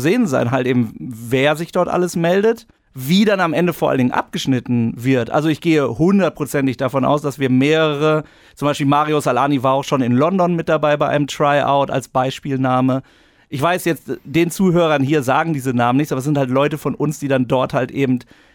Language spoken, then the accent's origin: German; Bielefeld, North Rhine-Westphalia, Germany; Und jetzt kommen wir nach Bielefeld, worauf ich mich natürlich als Bielefelder ganz besonders freue